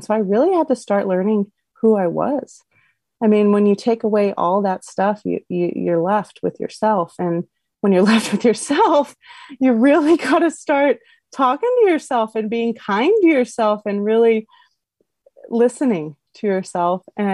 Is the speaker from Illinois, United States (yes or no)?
no; Texas, United States; moved away; also born or lived in Montana; I was from Texas originally, and if you know anything about the South and the States, it's Southern hospitality, and you don't air your dirty laundry, okay?